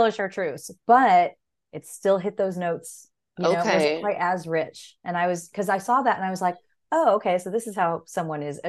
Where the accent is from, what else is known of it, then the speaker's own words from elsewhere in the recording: San Diego, California, United States; I'm originally from San Diego, and that Pizza Port is like just where I used to get pizza at the beach when I was a kid.